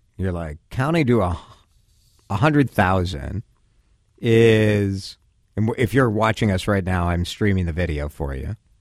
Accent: Chicago, Illinois, United States; I mean, I grew up in Chicago, so Michael Jordan.

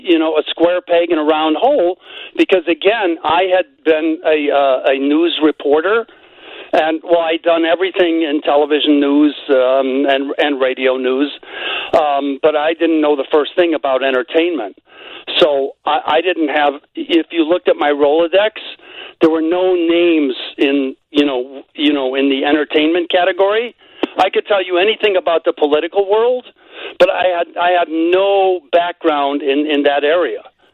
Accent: Chicago, Illinois, United States; moved away; So you know, I'm kind of in awe of WGN. I grew up in Chicago.

